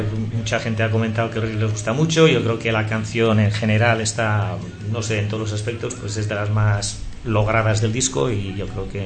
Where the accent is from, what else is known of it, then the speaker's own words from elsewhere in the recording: England, United Kingdom; moved away; Familia es de aquí, yo nací en Inglaterra, me eduqué allí, he venido todos los años de vacaciones y luego al final vine a vivir.